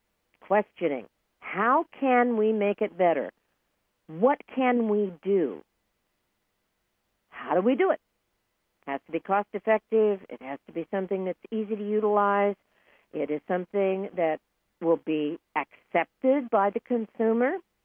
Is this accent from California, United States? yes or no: yes; California, United States; took me into a world that, being a Californian, who knew about blizzards? I didn't.